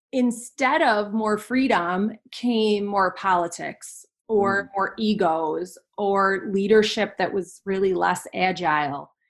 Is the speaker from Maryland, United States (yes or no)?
no; Kenosha, Wisconsin, United States; I'm from Wisconsin, by the way, Kenosha, Wisconsin. It's directly between Milwaukee and Chicago.